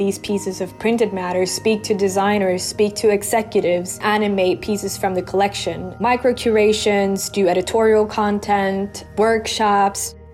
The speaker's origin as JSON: {"language": "English", "region": "Oslo", "country": "Norway", "tie": "born or raised there", "said": "to get it to Oslo, which is, you know, my hometown"}